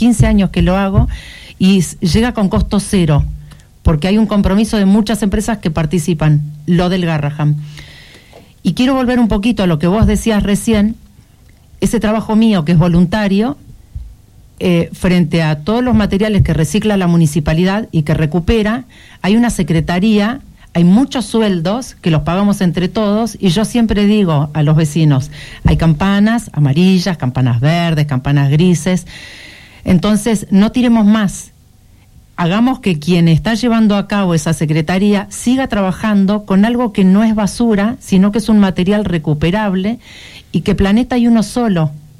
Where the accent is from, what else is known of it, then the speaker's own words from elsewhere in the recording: Tierra del Fuego, Argentina; somos fueguinos